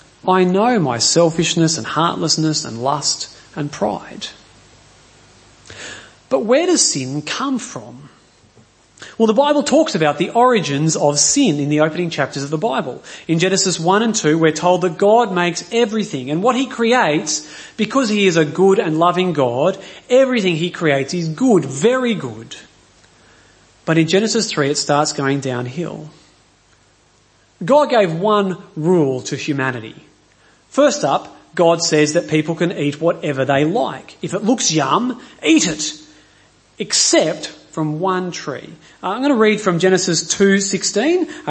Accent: New South Wales, Australia; born there; since I was born in New South Wales, I've got no choice but to be a Blue

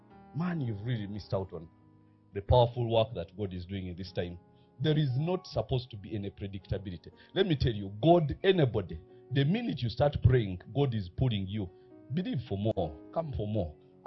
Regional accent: Uganda; But we are from Uganda. We don't know paper.

